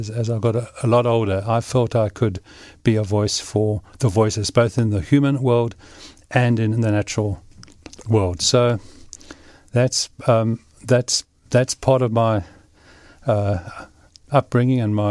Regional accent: Cape Town, Western Cape, South Africa; I grew up in Cape Town and came from a family that was fairly active.

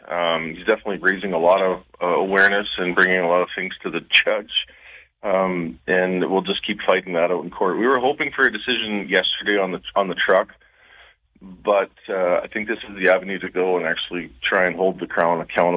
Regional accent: Swift Current, Saskatchewan, Canada; meet with a probation officer Tuesday morning in my hometown of Swift Current

